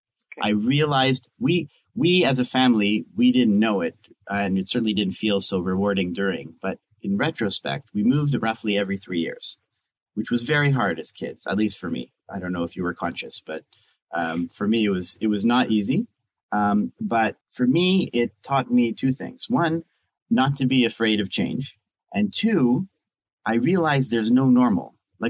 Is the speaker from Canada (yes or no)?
yes; Canada; I'm Canadian. I moved here.